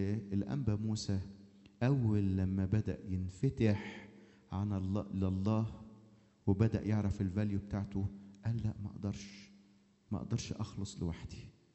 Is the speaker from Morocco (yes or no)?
no; Egypt; كانت التراديشن زي بالظبط ما عندنا في مصر تراديشنز